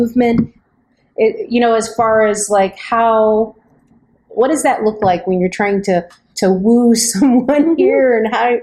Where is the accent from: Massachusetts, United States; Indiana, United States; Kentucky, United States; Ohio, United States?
Ohio, United States; now in Wisconsin, United States; So I grew up in Ohio